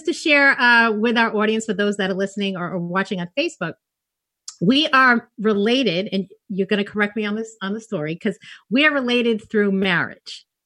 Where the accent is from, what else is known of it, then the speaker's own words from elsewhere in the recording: Massachusetts, United States; So we moved out to Brooklyn. So it was really, and I didn't know anyone. I was from Massachusetts.